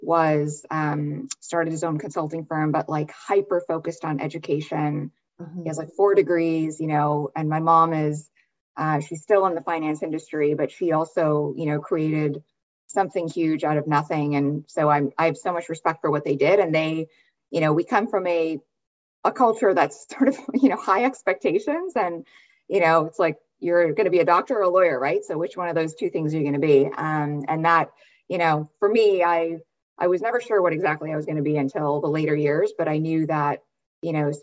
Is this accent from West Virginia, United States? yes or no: no; Connecticut, United States; So I grew up in Connecticut in the US in a small town. I'm Indian by background.